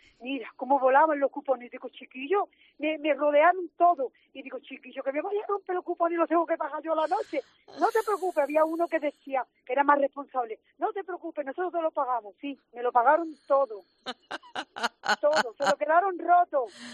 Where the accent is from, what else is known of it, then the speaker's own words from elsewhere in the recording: Aguadulce, Andalusia, Spain; De Sevilla, claro.